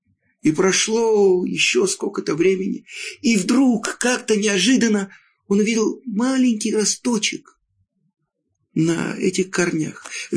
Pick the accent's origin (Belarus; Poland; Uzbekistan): Poland; moved away; Я сам из Польши.